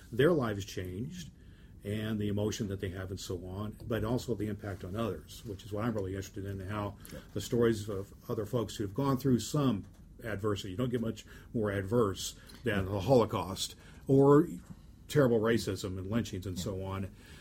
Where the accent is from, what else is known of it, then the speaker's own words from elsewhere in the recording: Terre Haute, Indiana, United States; other stories I hear from her from my hometown of Terre Haute is that you know, she really pours herself into children.